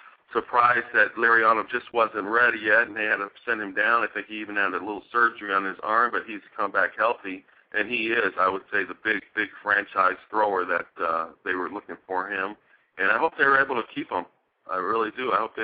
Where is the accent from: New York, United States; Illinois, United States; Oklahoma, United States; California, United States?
California, United States; Long Beach; she's really a big-time star in my hometown, Long Beach, California.